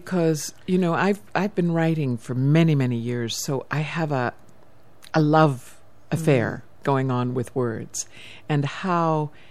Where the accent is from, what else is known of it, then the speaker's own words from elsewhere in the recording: South Africa; I'm from South Africa.